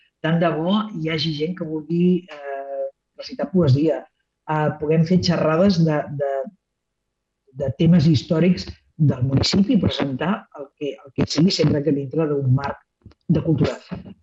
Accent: Vilafranca del Penedès, Catalonia, Spain; born there; Jo recordo quan estava a Vilafranca vivint, perquè com tothom sap jo vaig néixer a Vilafranca

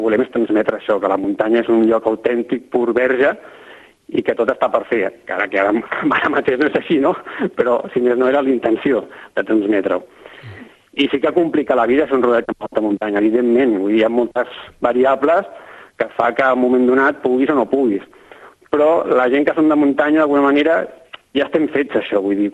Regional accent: Barcelona, Catalonia, Spain; jo soc gairebé, podria dir que m'he criat allà, no del tot, perquè soc de Barcelona, però tota la meva vida, la meva família, he tingut casa al Pallars, i més a la Vall d'Aran, conec molt bé aquelles muntanyes, som d'una família de tradició molt muntanyera

